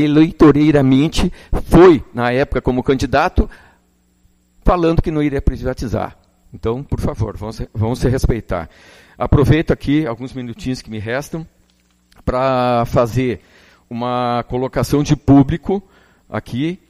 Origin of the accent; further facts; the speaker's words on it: Rio Grande do Sul, Brazil; Eu acho que nós, como gaúcho, quando a gente é homem, a gente tem que honrar o fio de bigode.